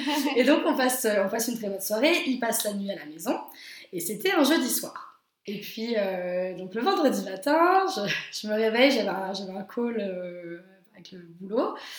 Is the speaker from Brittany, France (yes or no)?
no; Lyon, Auvergne-Rhône-Alpes, France; moved away as an adult; now in Berlin, Germany; Et je suis originaire de Lyon.